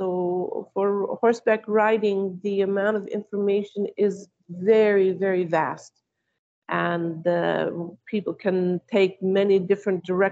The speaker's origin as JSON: {"language": "English", "country": "United States", "moved": "as an adult", "lives_now": "Saudi Arabia", "said": "I'm from the States, but I have been living in Saudi Arabia for 24 years."}